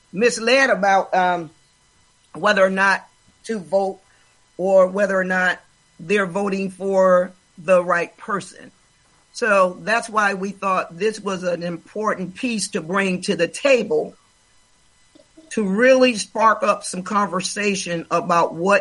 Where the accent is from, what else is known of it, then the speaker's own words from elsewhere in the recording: the South, United States; I'm from the old generation, growing up in the South and different things like that, and we didn't have an opportunity to vote.